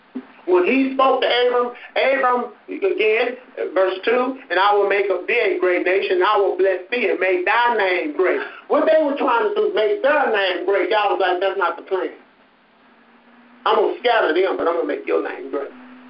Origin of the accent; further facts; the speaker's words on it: Honey Grove, Texas, United States; born there; I was born in Honey Grove. Honey Grove is my technically native land in America